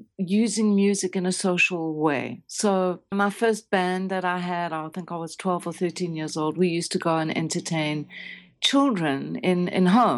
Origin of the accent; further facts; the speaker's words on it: South Africa; when I could apply them as a South African, you know, as a child growing up in this really unjust, inhumane society.